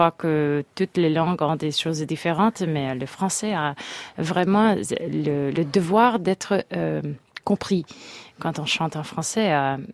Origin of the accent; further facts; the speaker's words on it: Louisiana, United States; born there; French is a second language; Oh, je suis née en Louisiane. Et en Louisiane, aux États-Unis, on parle un peu de français